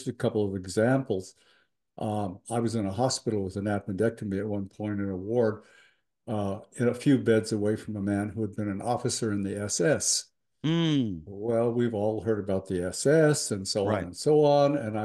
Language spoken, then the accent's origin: English; Las Vegas, New Mexico, United States; now in Las Vegas, United States; I grew up in Las Vegas. I grew up in Las Vegas, New Mexico. I now live in Las Vegas, Nevada.